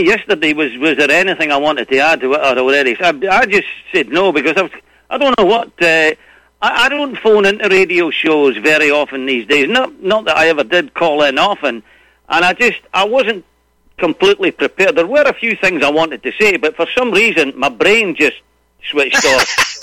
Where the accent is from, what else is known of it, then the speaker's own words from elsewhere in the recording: Falkirk, Scotland, United Kingdom; I'm from Falkirk.